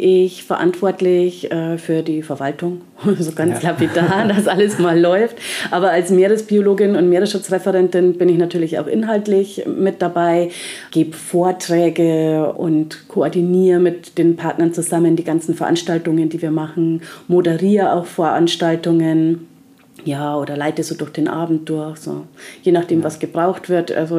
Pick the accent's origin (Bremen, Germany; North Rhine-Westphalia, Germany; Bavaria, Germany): Bavaria, Germany; now in South Africa; ich komme ja ursprünglich aus Bayern. Das war irgendwie ganz weit weg.